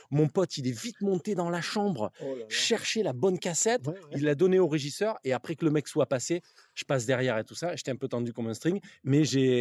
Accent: Hyères, Provence-Alpes-Côte d'Azur, France; born there; Je suis né à Hyères. J'habite un petit village qui s'appelait Leval, au-dessus de Brignoles.

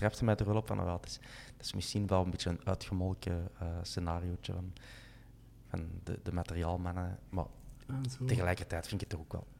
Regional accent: Flanders, Belgium; om maar te zeggen dat wij Vlamingen soms nog enig wantrouwen hebben over onze noorderburen.

